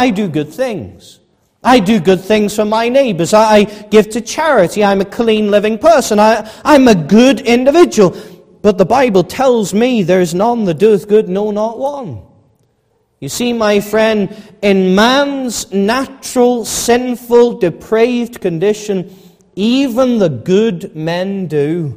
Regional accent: England, United Kingdom; now in Ulster, United Kingdom; I come from England originally

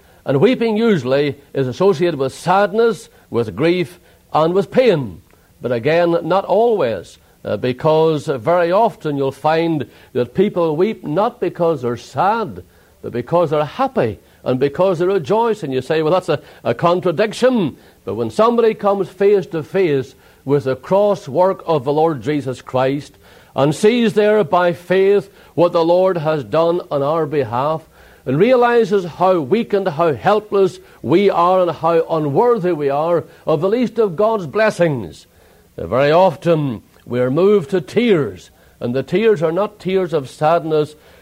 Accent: Ireland; I'm Irish, and we Irish are well known for our tempers

